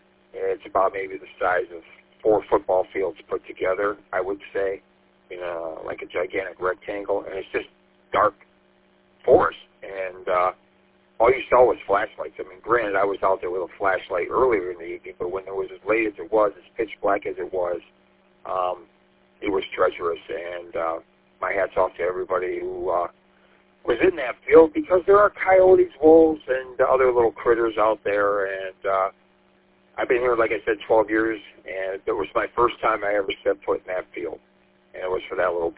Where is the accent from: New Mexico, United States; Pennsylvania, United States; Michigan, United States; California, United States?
Michigan, United States; St. Clair Shores; now in Madison Heights, United States; and I'm originally from St. Clair Shores and Macomb County, I mean, all the way out to Chesterfield and all the little stops in between St. Clair Shores and Chesterfield.